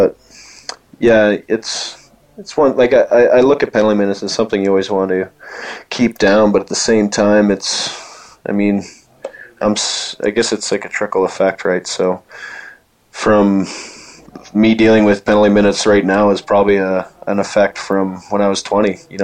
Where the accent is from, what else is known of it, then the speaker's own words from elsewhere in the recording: Lloydminster, Canada; For me in Lloydminster, it was my hometown, so that was really cool. I got to be a captain there, my hometown team that I grew up watching